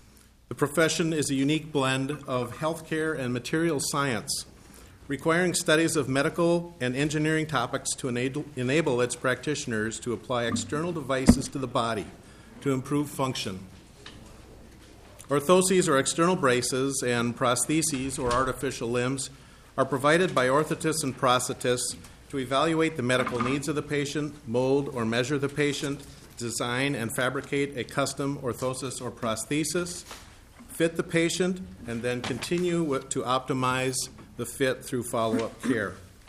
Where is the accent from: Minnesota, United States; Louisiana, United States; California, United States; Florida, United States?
Minnesota, United States; Roseville; also born or lived in St. Paul, United States; I was born right here in St. Paul, grew up in Roseville. I've been a lifetime resident of the state of Minnesota.